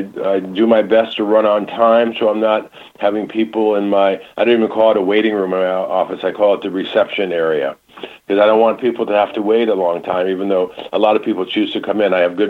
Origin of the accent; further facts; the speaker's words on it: Michigan, United States; I grew up in Michigan, so I know about the Flint and the wonderful nature of the Michiganders.